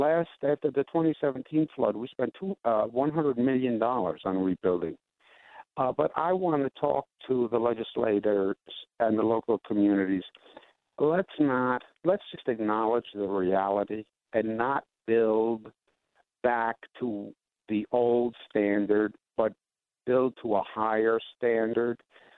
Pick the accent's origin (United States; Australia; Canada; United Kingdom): United States; New York; I ran as a New Yorker.